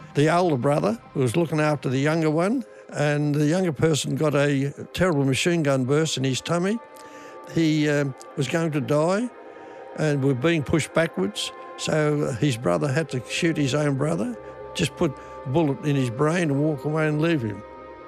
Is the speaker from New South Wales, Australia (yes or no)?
yes; Sydney, New South Wales, Australia; I was born in Haberfield in Sydney, and I grew up in Marrickville. That's where we lived for most of our life.